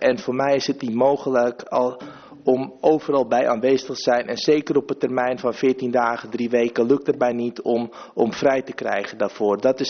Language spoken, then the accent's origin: Dutch; Amsterdam, North Holland, Netherlands; Ja, ik ben een Amsterdammer